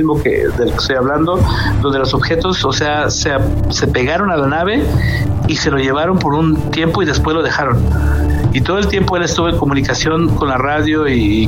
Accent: Mexico; cuando estás en Europa, por ejemplo, que estás relativamente solo, tú como mexicano, pues tienes que acostumbrar

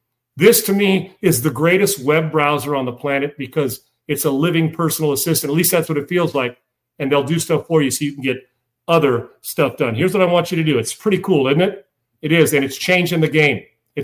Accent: San Diego, California, United States; Now, I grew up in San Diego, so sometimes like, ah, fuck, we got our ass kicked. Let's go to the beach.

